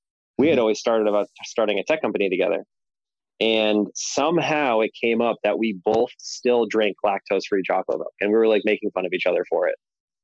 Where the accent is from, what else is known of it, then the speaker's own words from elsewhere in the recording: Boston, Massachusetts, United States; then growing up in Boston, I caddied a lot.